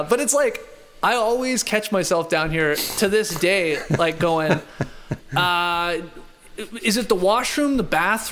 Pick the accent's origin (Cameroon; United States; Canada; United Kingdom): Canada; To me, when we were growing up in Canada